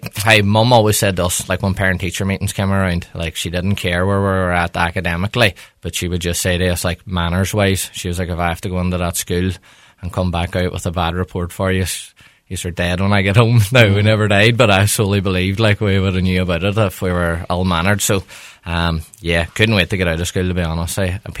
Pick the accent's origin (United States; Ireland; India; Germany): Ireland; Letterkenny, Ulster; I love growing up in Letterkenny. That's why, like, I'm really community-driven, to be honest, because I grew up in an amazing town with great opportunities and great people